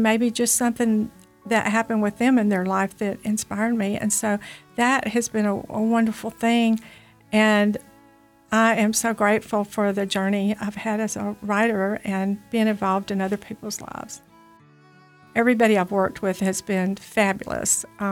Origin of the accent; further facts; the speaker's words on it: Moulton, Alabama, United States; I grew up in Moulton, Alabama. I listened to a lot of different kinds of music growing up